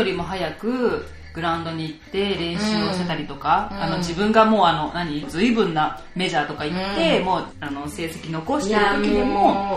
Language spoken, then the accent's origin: Japanese; Hiroshima, Japan; 私広島出身だからね、